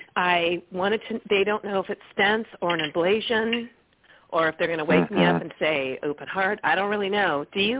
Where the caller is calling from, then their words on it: California, United States; Good morning. I'm calling from California today.